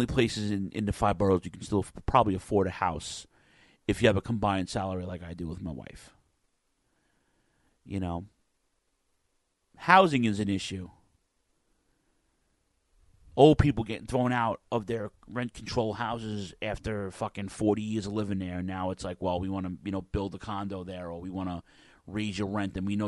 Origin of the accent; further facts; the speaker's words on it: Queens, New York, United States; now in Staten Island, United States; I lived in Queens, I grew up in Queens and the Brooklyn border, I lived in Brooklyn, and now I live on Staten Island, okay?